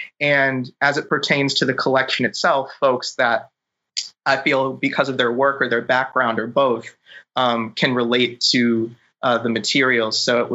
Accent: Chicago, Illinois, United States; also born or lived in Philadelphia, United States; so Julian's from Chicago, I'm from the Chicago area as well, from the burbs.

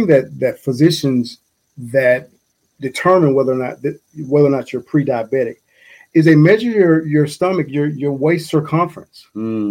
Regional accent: Georgia, United States; I can just kind of speak of how it is growing up in Georgia, growing up in the South.

